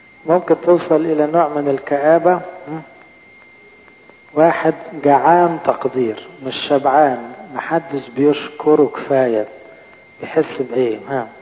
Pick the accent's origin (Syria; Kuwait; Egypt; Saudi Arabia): Egypt; أنا قبطية أرثوذكسية، انتماء. أنا مصرية.